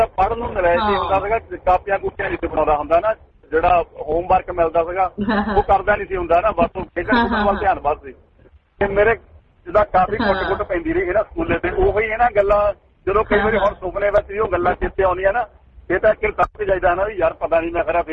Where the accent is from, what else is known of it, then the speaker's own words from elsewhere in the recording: Gopal Kalan, Punjab, India; moved away; ਮੇਰਾ ਪਿੰਡ ਭੈਣ ਜੀ ਗੋਪਾਲ ਕਲਾਂ ਹੈ ਜੀ, ਨਕੋਦਰ, ਨਕੋਦਰ ਦੇ ਕੋਲ, ਤਹਿਸੀਲ ਨਕੋਦਰ, ਡਿਸਟ੍ਰਿਕਟ ਜਲੰਧਰ ਹੈ ਨਾ, ਜ਼ਿਲ੍ਹਾ ਜਲੰਧਰ ਹੈ ਜੀ ਆਪਣਾ। ਤੇ ਕਾਫੀ ਵੱਡਾ ਪਿੰਡ ਹੈ ਜੀ।